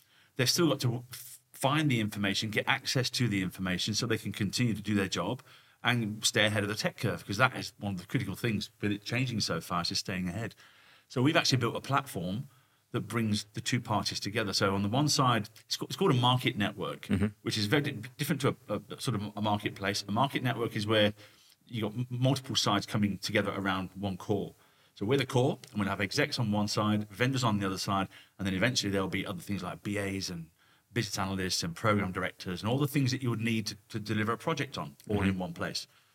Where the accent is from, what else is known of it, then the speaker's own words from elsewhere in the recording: Nottingham, East Midlands, United Kingdom; I'm being from Nottingham, of course, the land of Robin Hood